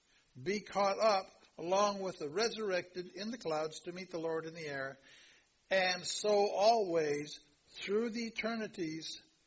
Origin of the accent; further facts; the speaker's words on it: Harvard, Illinois, United States; And when I was raised, this was the best thing that my parents had for me back in those days, growing up in Harvard, Illinois.